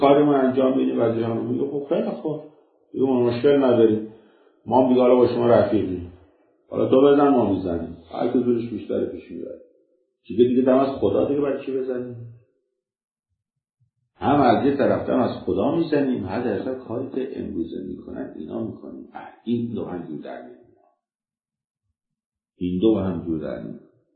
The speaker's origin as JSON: {"language": "Persian", "country": "Iran", "said": "ما ایرانیم، نباید چم بیاریم، همینه دیگه"}